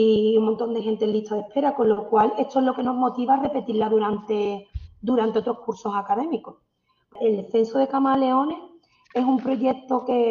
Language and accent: Spanish; Cádiz, Andalusia, Spain; yo soy de Cádiz, estudié en la Universidad de Cádiz, en el campus de Puerto Real.